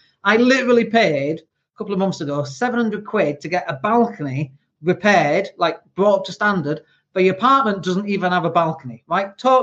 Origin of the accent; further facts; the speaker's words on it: Leeds, Yorkshire and the Humber, United Kingdom; the location that I know the best is, of course, my hometown, which is Leeds, in case you wondered where this accent came from.